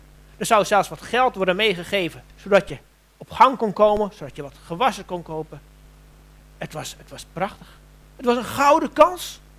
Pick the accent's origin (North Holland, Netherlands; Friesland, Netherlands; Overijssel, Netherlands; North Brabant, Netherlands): North Holland, Netherlands; Anna Paulowna; born there; ga ik u iets vertellen over de geschiedenis van Annapolona, waar ik geboren ben.